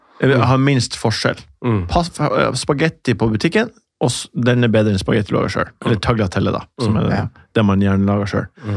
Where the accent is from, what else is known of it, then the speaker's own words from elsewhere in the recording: Northern Norway, Norway; Det, men det, det jo også litt som å være hjemme i Nord-Norge.